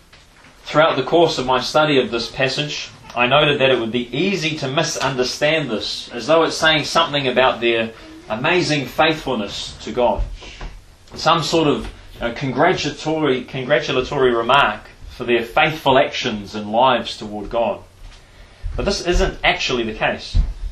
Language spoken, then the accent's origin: English; New Zealand; Probably a touch more than we get from just skimming through it as everyday Kiwi folk.